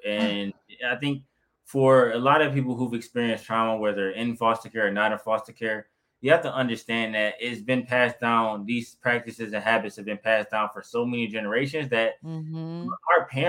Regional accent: Detroit, Michigan, United States; I'm from Detroit. And grew up in Detroit since about 18 years old, pretty much my whole life.

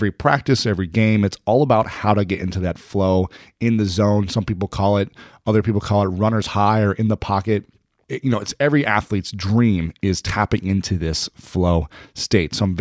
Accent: Ohio, United States; as a, you know, a white kid growing up in Ohio, middle Ohio, similar to you in northern Ohio

